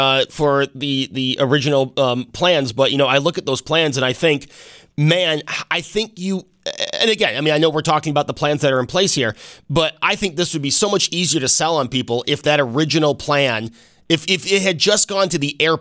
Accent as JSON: {"language": "English", "region": "New York", "country": "United States", "tie": "born or raised there", "said": "I grew up taking the train. I grew up on Mount Vernon, right? So I took the train everywhere. I mean, we would go down to South Campus Station, go downtown every Sabres game."}